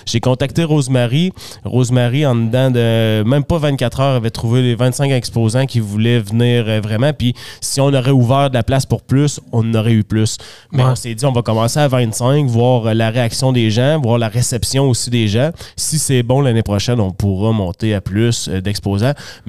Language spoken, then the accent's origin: French; Saint-Nicolas, Quebec, Canada; Ben moi, je viens de Saint-Nicolas. J'avais des vaches, mais un petit peu plus haut.